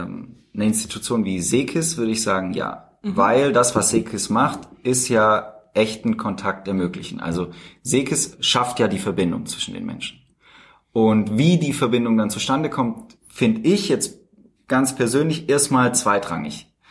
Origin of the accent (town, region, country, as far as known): Baden-Württemberg, Germany; born or raised there